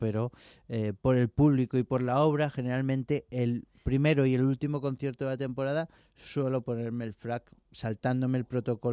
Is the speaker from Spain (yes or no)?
yes; Madrid, Community of Madrid, Spain; accent: Madrid; Tengo acento de Madrid.